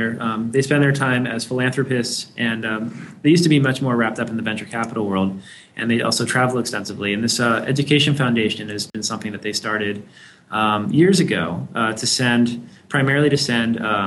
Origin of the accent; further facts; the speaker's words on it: California, United States; I mean, I grew up in the Bay Area